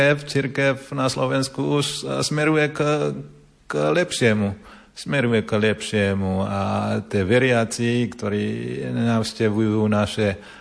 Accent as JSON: {"language": "Slovak", "country": "Indonesia", "said": "A ja pochádzam z Indonézie."}